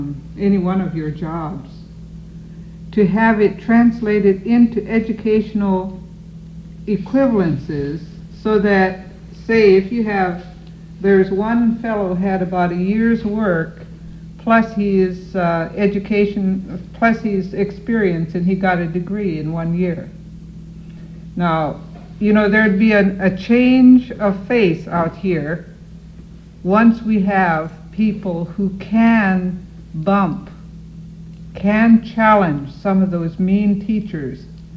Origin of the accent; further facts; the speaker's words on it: United States; Again, as an Indian, I can tell you that my education, even as irrelevant as it is to the community, has been helpful to Indian people.